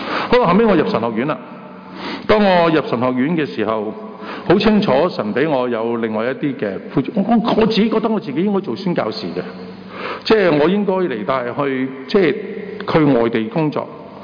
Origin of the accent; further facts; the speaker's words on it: Hong Kong; 我香港土生土长，我未翻过大陆。